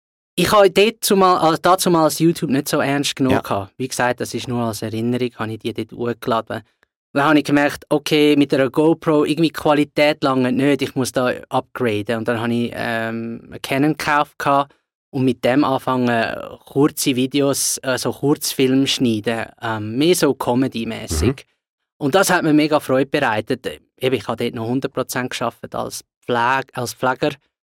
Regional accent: Zurich, Switzerland; Genau, also ich bin in Zürich aufgewachsen.

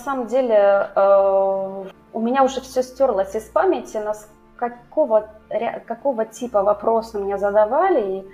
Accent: Bordeaux, Nouvelle-Aquitaine, France; Russian is a second language; Ну, а после этого я вернулась в родной город Бордо, потому что меня пригласила семья де Буар

